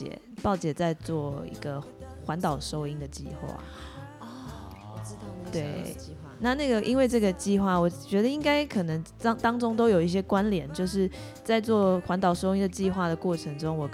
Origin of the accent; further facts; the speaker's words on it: Taipei, Taiwan; 爱的部分一来是我在这里长大，二来是这里真的很方便